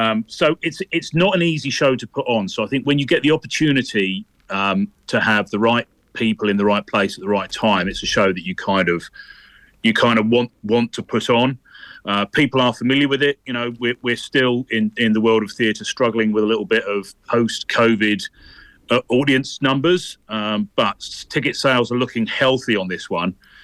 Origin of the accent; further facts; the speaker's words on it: Bury St Edmunds, East of England, United Kingdom; So I'm actually from Bury St Edmunds, and I've done plenty of stuff on the theatre hall stage there.